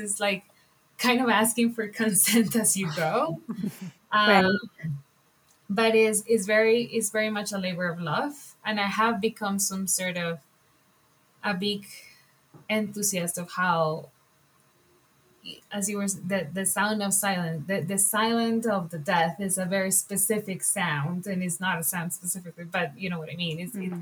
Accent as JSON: {"language": "English", "country": "Colombia", "second_language": "English", "said": "So to give you guys some context, I'm from the Jewish community in Colombia. So that makes it a very unique experience. It's a very, very small community."}